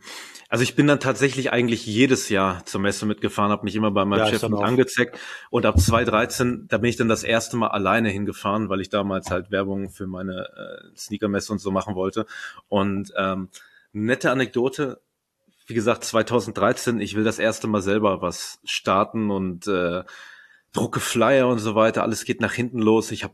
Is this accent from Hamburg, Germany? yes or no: no; Berlin, Germany; inzwischen bin ich ja sehr, sehr glücklich, mich selber fast schon als Berliner zu bezeichnen, wobei ich bin Berliner durch und durch, Erbrecht durch die Eltern.